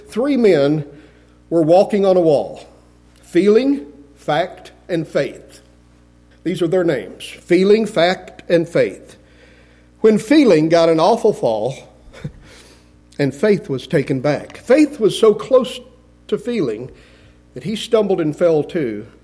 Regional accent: Muleshoe, Texas, United States; that was a widow woman in the church I grew up in Muleshoe, Texas.

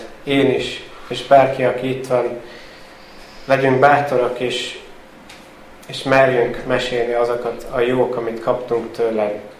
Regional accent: Sweden; born there; Hungarian is a second language; igazán nem vagyok magyar eredetileg. Anyukám az. Kint születtem Svédországban, és ezért kérem a megértést.

